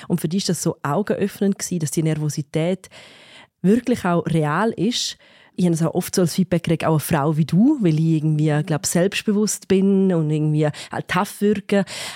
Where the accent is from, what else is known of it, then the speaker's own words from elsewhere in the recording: Graubünden, Switzerland; Wir sind beide in Graubünden in einem Dorf aufgewachsen